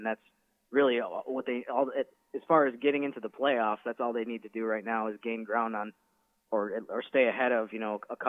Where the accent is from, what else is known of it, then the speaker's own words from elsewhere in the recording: Wisconsin, United States; Well, I'm from up there. I'm from Wisconsin, just about 2 hours east of Minneapolis, so I'm still kind of used to the cold.